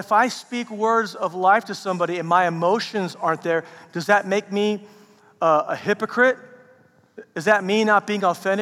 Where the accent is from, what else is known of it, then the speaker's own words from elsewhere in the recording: Oklahoma, United States; growing up in Oklahoma, I went to, mainly smaller high schools.